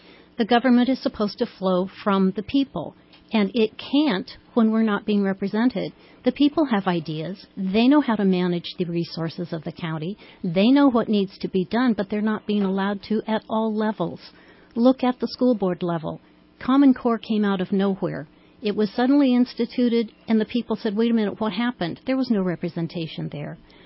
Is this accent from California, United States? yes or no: yes; California, United States; I grew up in Southern California, an agricultural family. We had citrus groves.